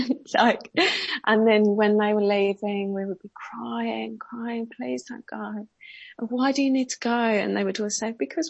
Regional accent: South East England, United Kingdom; I grew up in Surrey, a suburb just south of London.

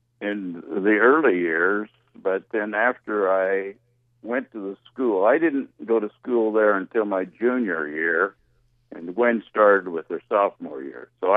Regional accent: McPherson, Kansas, United States; I grew up in McPherson, the same place where the school is. My parents moved there when I was 2 years old so they could put me in that school.

